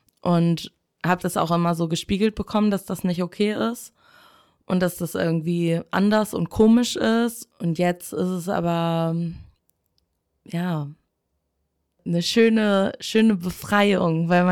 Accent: Ahrensburg, Schleswig-Holstein, Germany; Schwierig auf jeden Fall. Also weil es ist so eine Kleinstadt, viele Leute kennen sich so untereinander

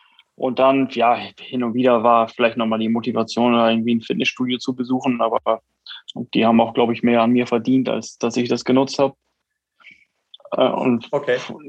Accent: Wilhelmshaven, Lower Saxony, Germany; Ich komme aus Wilhelmshaven an der Nordseeküste und bin 43 Jahre alt und ja, bin hier geboren, bin hier aufgewachsen und nie weggekommen.

